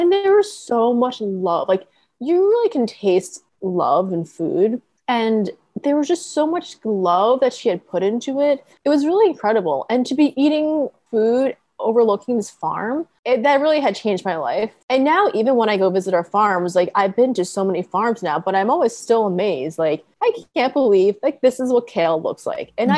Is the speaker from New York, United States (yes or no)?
yes; New York, United States; I grew up on Long Island. I went to malls all the time.